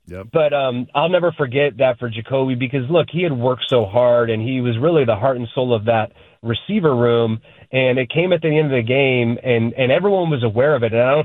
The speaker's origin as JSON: {"language": "English", "town": "Cleveland", "region": "Ohio", "country": "United States", "tie": "born or raised there", "said": "I grew up in Cleveland."}